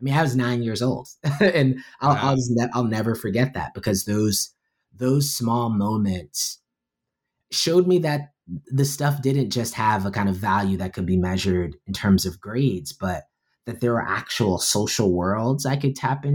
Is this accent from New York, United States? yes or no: yes; New York, United States; You know, I was raised in the Black Baptist Church in New York, and you know, my dad was a deacon, and my mother ran Vacation Bible School